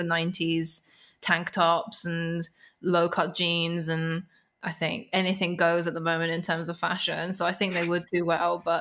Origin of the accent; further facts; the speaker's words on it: London, United Kingdom; Growing up in London, it's super diverse, especially the school I went to was a C of E school, but you know, it was like a state C of E.